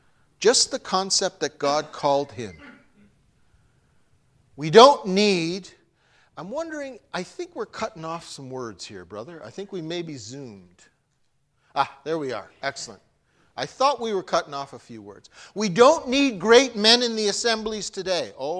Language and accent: English; Canada; now in Bahamas; I came from the Great White North. I was raised in Canada. And I married a lovely young lady who dragged me kicking and screaming to the Bahamas.